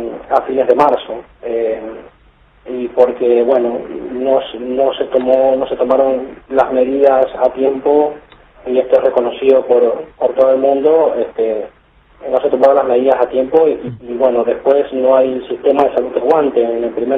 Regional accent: Mendoza, Argentina; ¿Qué prioridades tenemos nosotros ahora acá, como mendocinos, con respecto a esta situación?

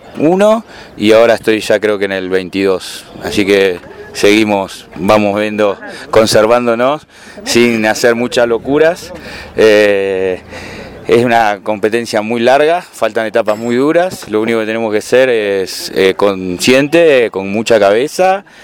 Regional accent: Rosario, Santa Fe, Argentina; somos de Argentina, de Rosario.

